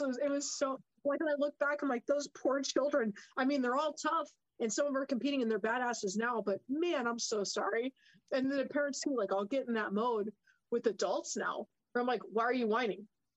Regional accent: Okinawa, Japan; I wish it had, because I grew up in Okinawa of all places.

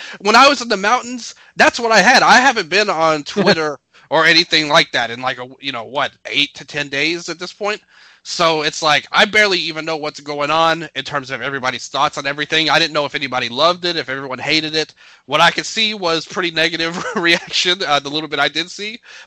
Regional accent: Memphis, Tennessee, United States; And everybody knows I'm from Memphis, and my whole family is from the area, so I brought it back.

